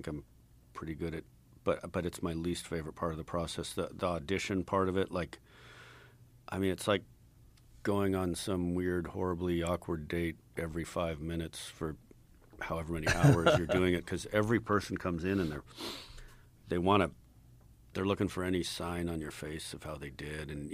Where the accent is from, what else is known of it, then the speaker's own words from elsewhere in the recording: Albuquerque, New Mexico, United States; now in Austin, United States; I grew up in Albuquerque, and my dad was always griping about Texans coming in.